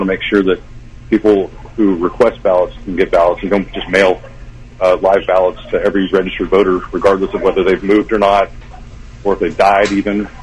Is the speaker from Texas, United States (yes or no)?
yes; Texas, United States; And I know a lot of Californians are fleeing to Nevada and to my home state of Texas.